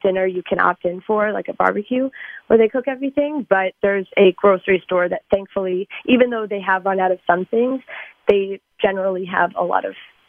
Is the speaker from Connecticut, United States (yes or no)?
no; New Jersey, United States; I'm from South Jersey. So I'm probably going to fly to Miami and then figure out a way to get back.